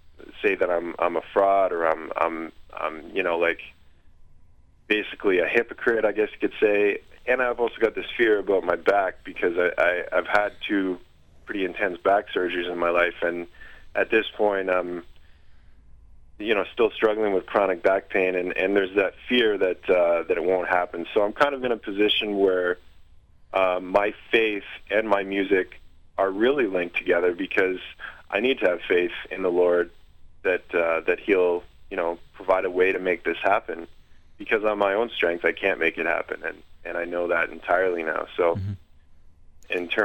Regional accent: Guelph, Ontario, Canada; I'm this white guy, I'm from Guelph, I'm a Christian

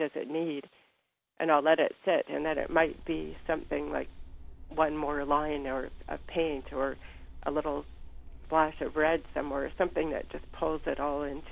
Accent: Shanty Bay, Ontario, Canada; I grew up in Shanty Bay on Lake Simcoe, near where the Black settlement is in Oro Township.

